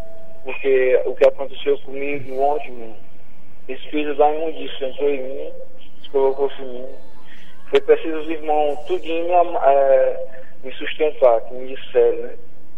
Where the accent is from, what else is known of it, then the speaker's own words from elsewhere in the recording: São Gonçalo do Amarante, Brazil; Eu sou de São Gonçalo Amarante.